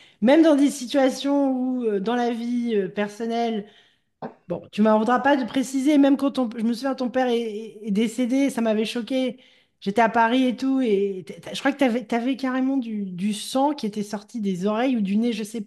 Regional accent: Gabon; vu que je parle anglais avec quand même un accent français, donc les gens disent « Oh, you're French, t'es française et tout ». Je dis « Non, je ne suis pas française, je suis gabonaise ». Gabon? Je dis « Afrique, je viens d'Afrique, Afrique centrale ».

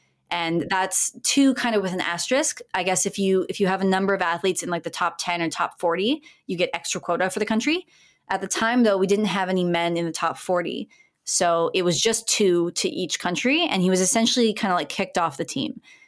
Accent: Ontario, Canada; now in Montreal, Canada; I was 21 and he was 22 at the time. And, you know, we're born after 2000 and we're from Ontario. And now that we've moved to Montreal

